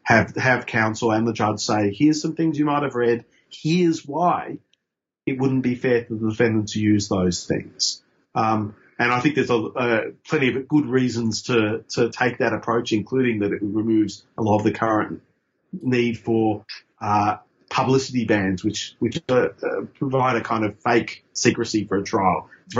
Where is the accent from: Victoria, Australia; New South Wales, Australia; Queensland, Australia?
Queensland, Australia; because I grew up in Queensland under Joe Bjelke-Petersen.